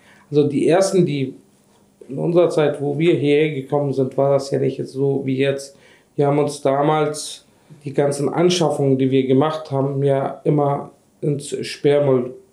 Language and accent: German; Wilhelmsburg, Hamburg, Germany; Wilhelmsburg ist mein Dorf, wo ich meine Freunde, meinen Umkreis habe und das macht es aus. Das ist dann für mich auch Heimat am Ende.